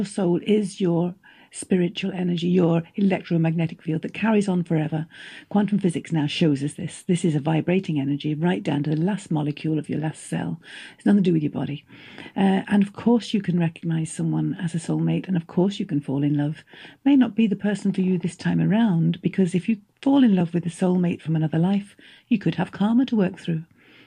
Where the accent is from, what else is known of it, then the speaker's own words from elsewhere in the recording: Peterborough, East of England, United Kingdom; And I grew up in Peterborough, the cathedral city.